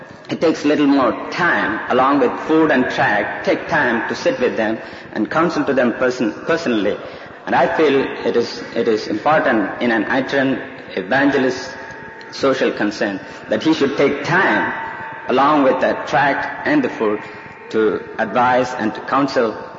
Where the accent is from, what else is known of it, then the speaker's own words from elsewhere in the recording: India; now in Texas, United States; I was born and raised in India. Now I'm pastoring a church in Texas.